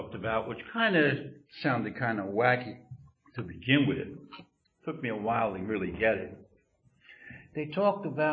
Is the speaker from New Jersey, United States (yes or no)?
yes; New Jersey, United States; Now, after about 11 months, I'm from Jersey, so I was sitting on Sandy Hook and down the beach down there